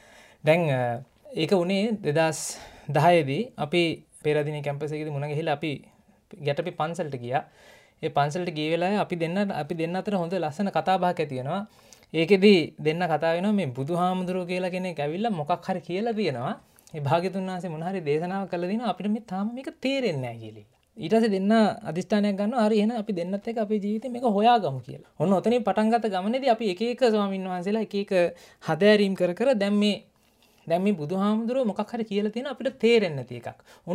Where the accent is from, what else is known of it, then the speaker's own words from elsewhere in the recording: Athurugiriya, Western Province, Sri Lanka; මගේ ගම අතුරුගිරිය. එතකොට මම පාසල් ගියේ කොළඹ රාජකීය විද්‍යාලයට.